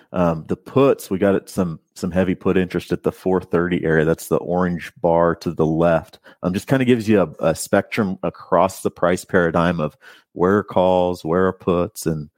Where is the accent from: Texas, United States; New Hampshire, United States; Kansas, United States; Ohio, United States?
Kansas, United States; Could use some rain in my home state of Kansas and Oklahoma.